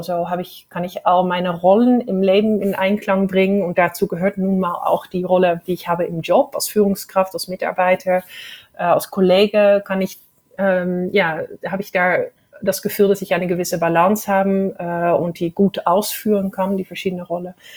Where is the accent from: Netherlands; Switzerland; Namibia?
Netherlands; German is a second language; du hörst, ich komme aus den Niederlanden